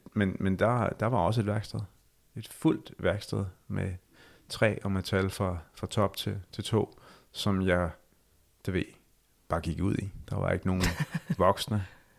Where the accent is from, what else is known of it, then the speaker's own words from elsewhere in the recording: Ballerup, Capital Region of Denmark, Denmark; also born or lived in Ishøj; Ishøj, ja. Og så voksede op i Ballerup.